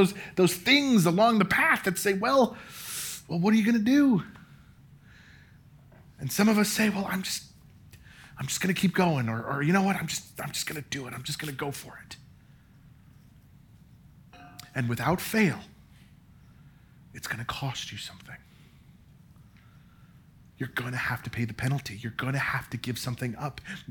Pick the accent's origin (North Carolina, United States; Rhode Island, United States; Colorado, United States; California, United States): Colorado, United States; Denver; I grew up in Denver.